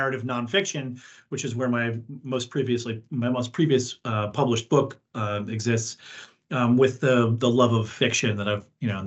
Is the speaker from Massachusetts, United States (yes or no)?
yes; Boston, Massachusetts, United States; my mother worked the night shift as a nurse at Mass General Hospital when I was growing up in Boston.